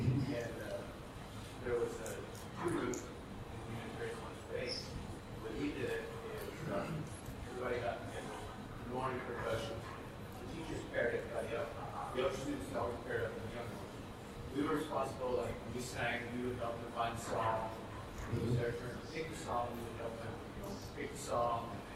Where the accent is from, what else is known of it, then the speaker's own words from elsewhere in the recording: Ontario, Canada; we grew up in Southern Ontario, so we freestyle skating.